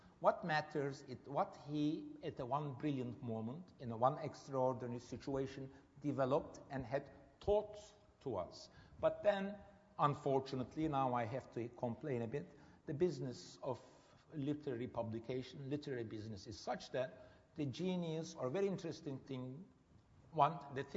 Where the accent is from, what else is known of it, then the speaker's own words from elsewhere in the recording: Istanbul, Turkey; I'm a Turk. I'm coming from Istanbul. I'm heavily embedded in my culture.